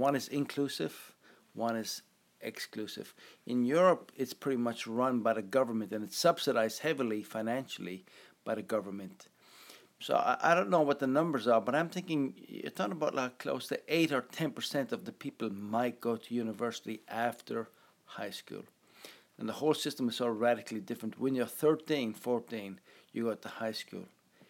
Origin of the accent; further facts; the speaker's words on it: Ireland; growing up in Ireland, that's probably my hometown